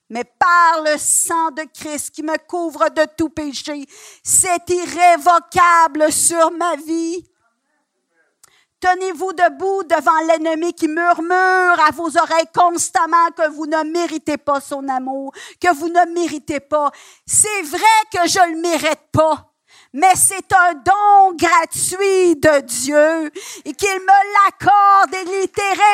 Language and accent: French; Quebec, Canada; On est Québécois un petit peu agressifs, hein?